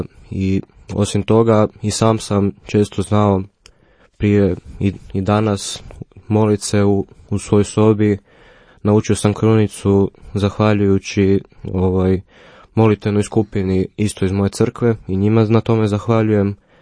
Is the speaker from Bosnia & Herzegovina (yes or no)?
no; Sveta Nedelja, Zagreb County, Croatia; dolazim iz Svete Nedelje i moja obitelj je isto tako katolička obitelj